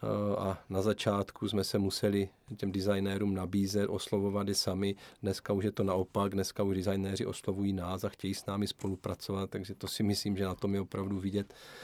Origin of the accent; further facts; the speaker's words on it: Kroměříž, Zlín Region, Czechia; protože pocházím z Kroměříže a v dojezdové vzdálenosti byly tři větší firmy